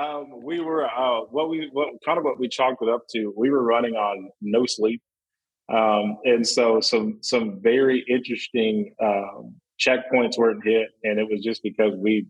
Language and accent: English; Tulsa, Oklahoma, United States; I grew up in Tulsa, Oklahoma, and our hardcore Christians will know the name Carlton Pearson.